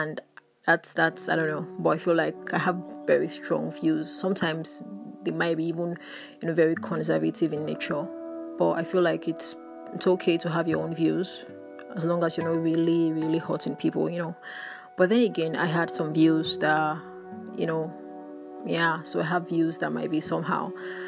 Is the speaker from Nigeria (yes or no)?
yes; Nigeria; I could actually experience as a Nigerian queer woman